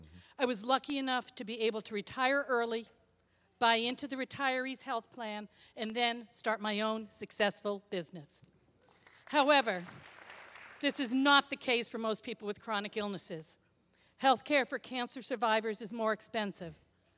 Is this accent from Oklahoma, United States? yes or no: no; Fairfield, Connecticut, United States; Evening, I'm from Fairfield, Connecticut.